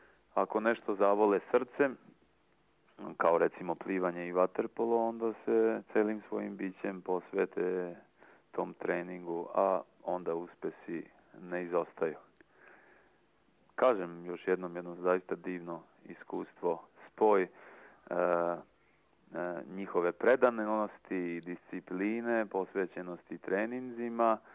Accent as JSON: {"language": "Serbian", "country": "Serbia", "said": "kaži mi, kaže, odakle si? Pa ja rekao, šta da vam kažem, ako vam i kažem, nećete znati za moju zemlju, izuzetno je mala i možda nepoznata na ovim prostorima. I on je insistirao, kaže, kaži mi. Ja kažem, pa i Srbije"}